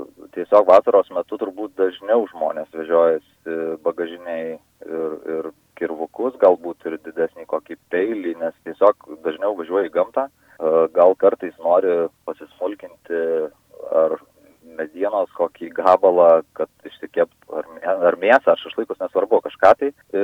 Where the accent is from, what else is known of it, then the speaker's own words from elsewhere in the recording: Alytus, Alytus County, Lithuania; esu alytiškis nuo gimimo.